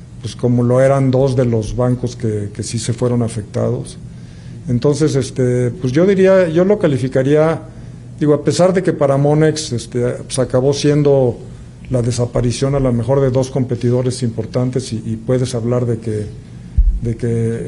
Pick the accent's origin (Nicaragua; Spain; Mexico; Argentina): Mexico; somos más los mexicanos los que estamos un poco más asustados